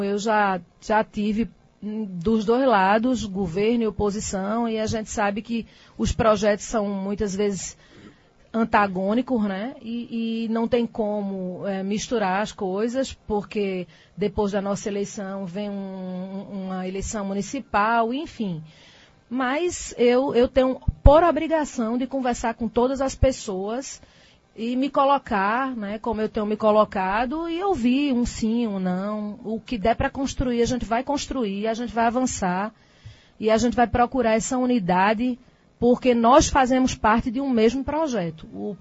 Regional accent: Afogados da Ingazeira, Pernambuco, Brazil; nasci em Afogados da Ingazeira, morei em Afogados da Ingazeira, e a gente conhece as pessoas, conhece as famílias

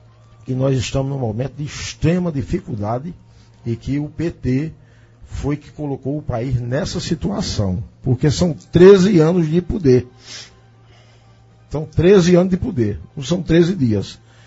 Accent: Northeast Region, Brazil; eu sou brasileiro, nordestino, sertanejo da minha terra, né?

